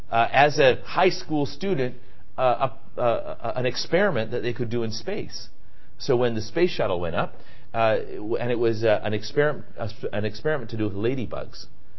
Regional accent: Chile; A young guy got married to a Chilean girl. And they got married in Chile, in my hometown.

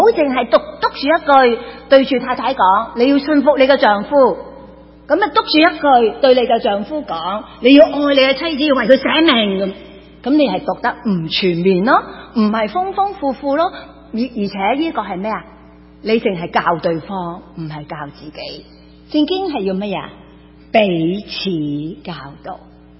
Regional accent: China; 我们中国人都懂讲，一样米养白羊人嘛

